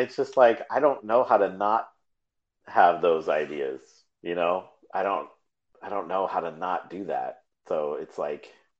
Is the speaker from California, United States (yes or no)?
yes; Manteca, California, United States; Oh, well, I was born and raised in Manteca, California. And I guess that's considered Northern California, even though it's right in the middle. It's right in the Central Valley, just south of the state capital, Sacramento.